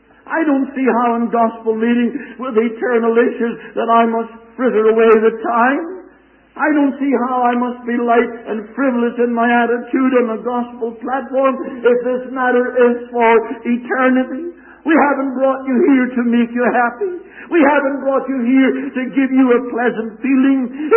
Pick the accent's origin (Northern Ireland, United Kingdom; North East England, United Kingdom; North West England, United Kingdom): Northern Ireland, United Kingdom; Belfast; in the city in which I was born and brought up in Belfast, Ireland